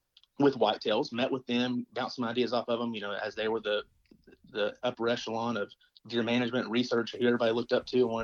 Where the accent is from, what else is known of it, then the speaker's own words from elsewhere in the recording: Georgia, United States; You know, I grew up in Georgia, Northwest Georgia, in a little tiny town, and we grew up on some acreage.